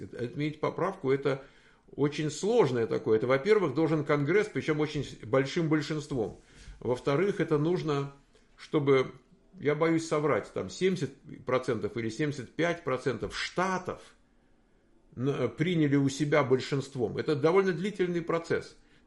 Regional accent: Moscow, Russia; moved away as an adult; now in Sunnyvale, United States; Я из Москвы. Там родился, там жил. В 34 года переехал. Вот ровно полжизни назад. Вот мне сейчас 68. А в 34 переехал. А в Штатах мы в Кремниевой долине. Живем в городе Саннивейл.

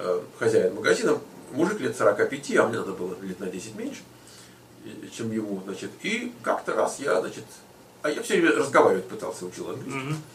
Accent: Ukraine; мы росли, когда было на Украине, была такая языковая норма

